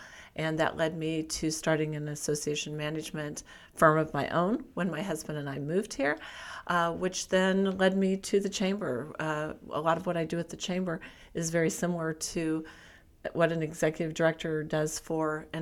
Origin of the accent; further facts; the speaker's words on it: Missouri, United States; Well, I'm originally from Missouri, so Wisconsin was new to me. More snow than we ever had in Missouri, but I do like the snow.